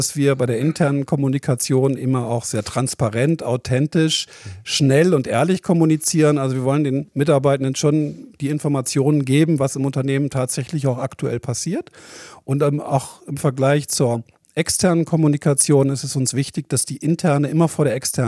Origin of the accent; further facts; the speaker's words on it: Bremen, Germany; Und bei uns war es eigentlich immer 10 Grad kälter. Das heißt, für mich war immer wichtig, wenn ich mal irgendwo aus Bremen weggehe